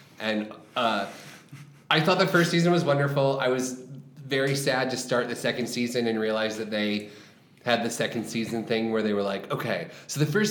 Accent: the South, United States; Because, like, I grew up in the South, so, like, I know country music

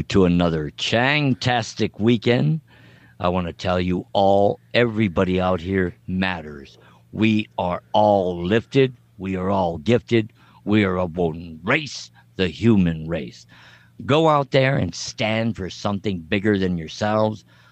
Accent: Los Angeles, California, United States; Growing up in Los Angeles, I'm sure that you could maybe remember this.

